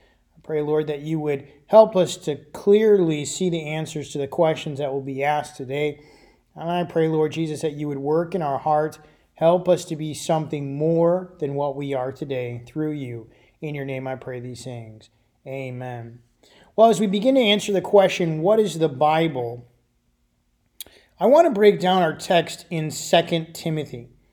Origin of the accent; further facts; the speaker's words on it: Michigan, United States; And simply because I'm from Michigan.